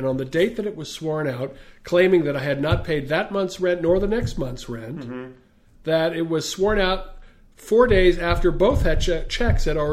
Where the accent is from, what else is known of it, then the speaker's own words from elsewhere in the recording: New York, United States; now in Montgomery County, United States; I came from New York